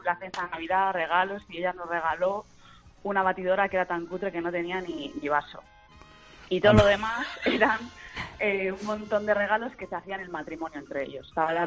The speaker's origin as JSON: {"language": "Spanish", "town": "León", "region": "Castile and León", "country": "Spain", "said": "yo que somos de León, que estamos acostumbrados"}